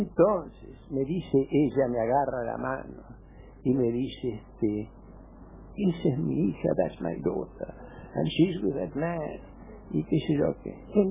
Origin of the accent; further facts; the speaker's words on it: Argentina; yo soy un argentino, qué tal, que estoy ahí de huésped en la casa de tu madre